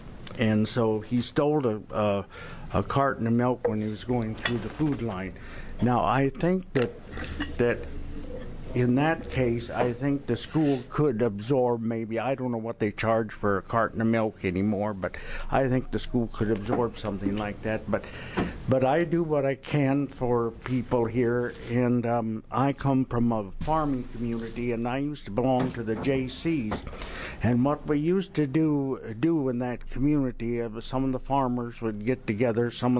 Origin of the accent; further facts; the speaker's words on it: South Dakota, United States; And I can remember years ago in a small rural community where I grew up in South Dakota